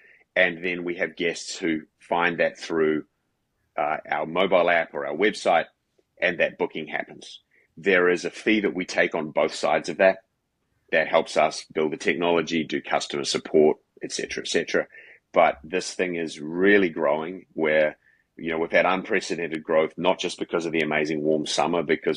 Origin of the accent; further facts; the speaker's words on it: New Zealand; I'm from New Zealand originally